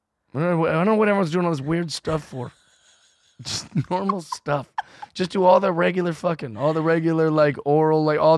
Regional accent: Seattle, Washington, United States; I'm from Seattle, Washington.

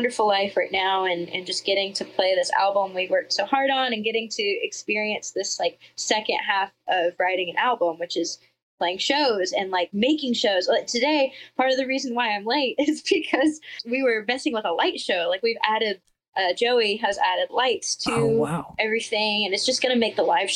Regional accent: Georgia, United States; I'm from Georgia. Like, I shouldn't know you.

